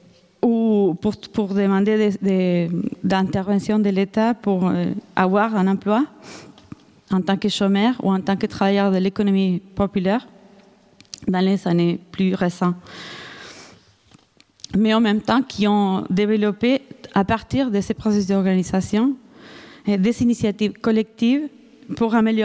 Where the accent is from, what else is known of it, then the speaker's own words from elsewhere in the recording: Argentina; accent: Argentine; French is a second language; je m'excuse aussi pour mon petit accent argentin